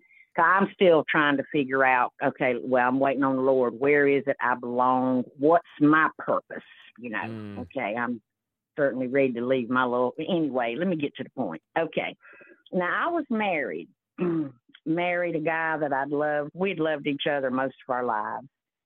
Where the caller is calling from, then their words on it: South Carolina, United States; I am in South Carolina.